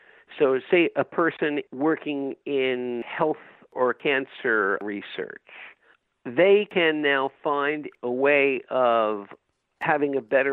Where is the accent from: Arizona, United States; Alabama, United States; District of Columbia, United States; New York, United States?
New York, United States; But being I'm a New Yorker, I'm used to something at a higher vibe than what I see here.